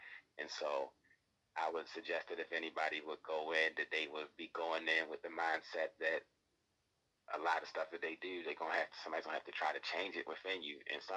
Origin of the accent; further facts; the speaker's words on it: Baltimore, Maryland, United States; now in Atlanta, United States; because I'm from Baltimore, we love crabs. And so it was the store I used to go to all the time on Marlin Avenue.